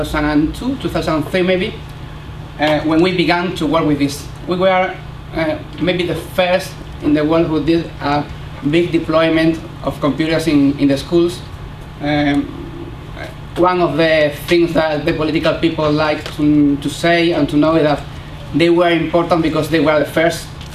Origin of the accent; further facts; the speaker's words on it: Spain; accent: Spanish; English is a second language; my English with my terrible Spanish accent may be hard for you to understand